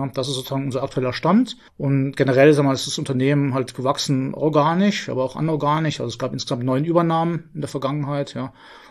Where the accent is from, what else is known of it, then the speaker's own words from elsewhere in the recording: Saarland, Germany; ich bin kein Finne, ja. Ich komme aus dem Saarland.